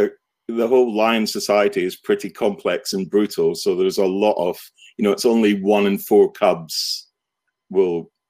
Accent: Scotland, United Kingdom; I grew up in Scotland, and when I was very young, we moved house a lot, and I lived out on a farm.

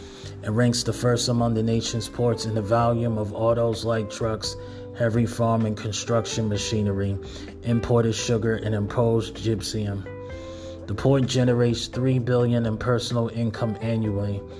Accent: New York City, New York, United States; Now, I come from New York City. I don't live in Baltimore. I've never been in Baltimore before.

